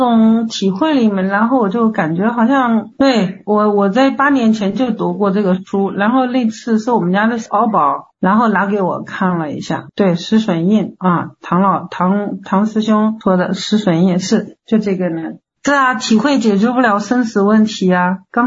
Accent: Yancheng, Jiangsu, China; 我是江苏盐城的。

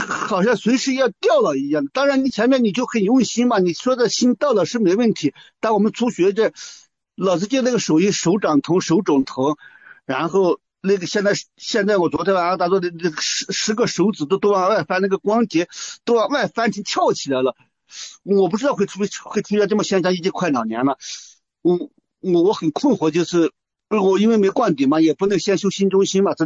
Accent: Xinjiang, China; 我们新疆这边，宁夏呀，这个青海呀，这边都没有。

